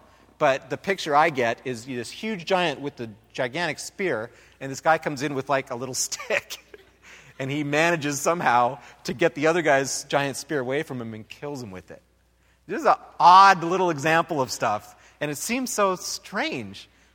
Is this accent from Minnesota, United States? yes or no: yes; Minnesota, United States; You know, when I was a kid, I grew up in the Midwest